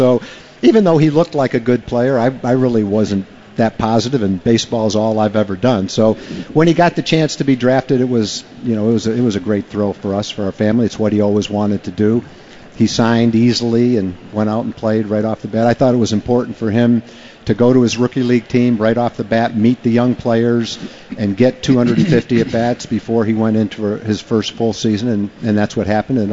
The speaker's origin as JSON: {"language": "English", "region": "New England", "country": "United States", "said": "I was from New England."}